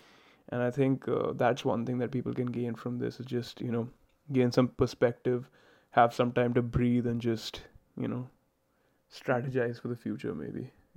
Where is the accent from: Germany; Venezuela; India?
India; moved away as an adult; now in London, United Kingdom; I'm 23, and I'm a software engineer. I'm originally from India, but for the last 7 months, I've been living in London.